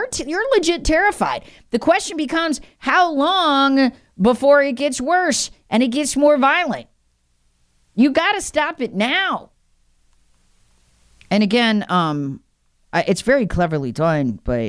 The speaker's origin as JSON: {"language": "English", "country": "United States", "said": "And I'm an American."}